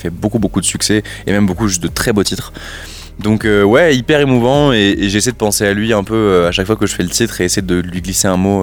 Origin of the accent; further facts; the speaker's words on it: Pyrenees, France; Ouais, moi je suis des Pyrénées à la base, donc j'étais habitué à aller traîner dans les Pyrénées, que ce soit faire du ski ou l'été.